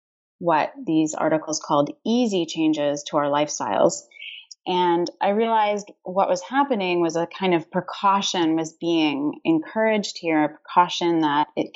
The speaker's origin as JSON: {"language": "English", "country": "Canada", "said": "I did a master's degree at the University of Alberta, so I'm Canadian, and then I moved on to do a PhD at the University of Toronto"}